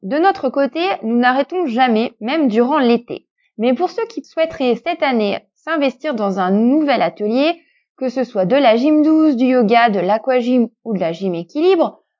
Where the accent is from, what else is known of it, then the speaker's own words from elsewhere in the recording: Hauts-de-France, France; Je viens moi-même du Nord